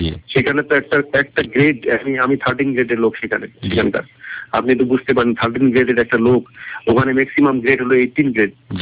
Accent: Bangladesh; এইরকম কম্পিটিশনে আমি সেখানে বাংলাদেশের মানুষ হিসাবে আমি নিজের দেশকে সম্মান মানে নিজের দেশের ইজ্জত সম্মান রক্ষার জন্য কত পরিশ্রম করছি।

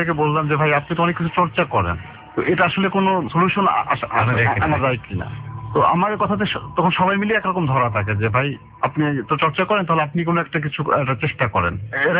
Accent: Khulna, Khulna Division, Bangladesh; আমার গ্রামের বাড়ি খুলনাতে

